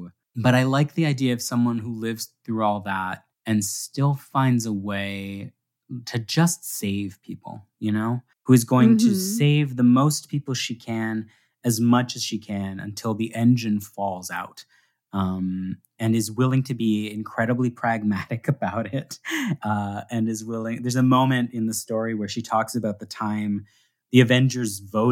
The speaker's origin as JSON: {"language": "English", "country": "Canada", "said": "I'm a Canadian"}